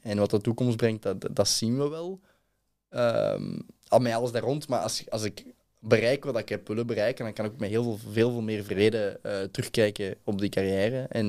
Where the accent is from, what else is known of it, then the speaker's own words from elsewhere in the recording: Belgium; wij als Belgen, een klein landje, wij kunnen ook iets.